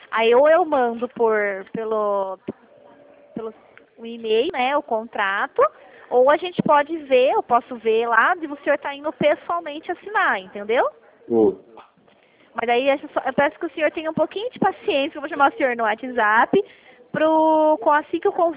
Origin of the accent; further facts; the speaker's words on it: São Paulo, Brazil; Eu sou do interior de São Paulo.